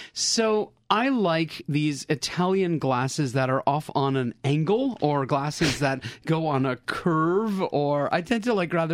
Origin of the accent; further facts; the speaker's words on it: Canada; I'm from Canada